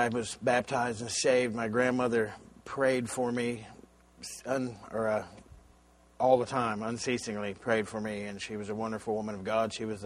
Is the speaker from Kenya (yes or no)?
no; Arizona, United States; I'm from Arizona. I come from a family of alcoholics.